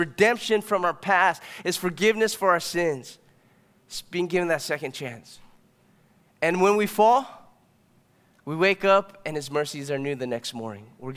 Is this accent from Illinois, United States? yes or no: no; Torrance, California, United States; I had a childhood friend who we grew up together here in Torrance